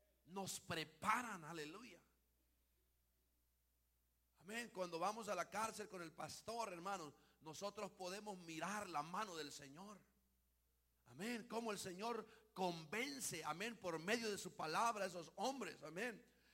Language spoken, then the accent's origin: Spanish; Honduras; bueno, los que viven en Honduras, nosotros seguimos siendo hondureños.